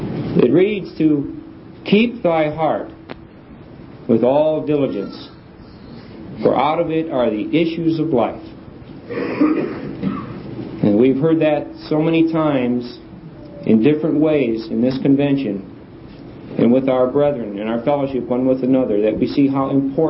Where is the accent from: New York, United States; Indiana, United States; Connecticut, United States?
Indiana, United States; Portage; We come from Portage, Indiana, and our brethren gather together from all different areas of Northwest Indiana